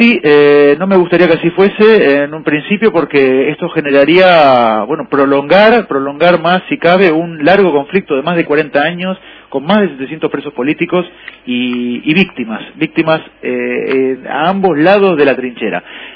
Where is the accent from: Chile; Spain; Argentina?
Argentina; Yo soy argentino, yo estoy contando desde aquí, de pie de calle